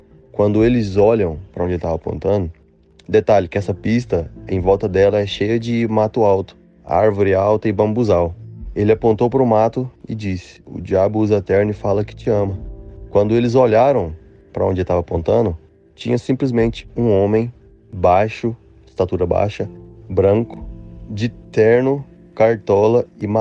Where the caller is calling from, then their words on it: Goiás, Brazil; eu tenho 21 anos, sou do interior do Goiás.